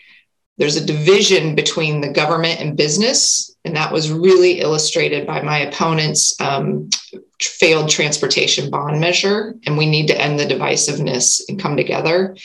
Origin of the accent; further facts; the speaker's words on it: Overland Park, Kansas, United States; I'm originally from the Midwest, outside of the Kansas City area. Grew up in Overland Park, Kansas.